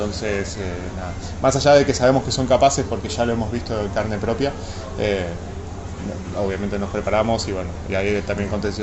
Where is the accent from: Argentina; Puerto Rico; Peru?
Argentina; accent: Argentine; Soy argentino.